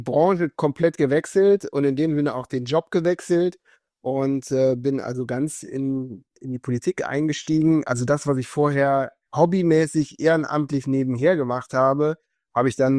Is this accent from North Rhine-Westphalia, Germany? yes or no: yes; Bornheim, North Rhine-Westphalia, Germany; Ich bin in Bornheim bei Bonn geboren und aufgewachsen. Das ist eine 50.000 Einwohnerstadt, die bekannt ist für Spargel und ihren Obstanbau.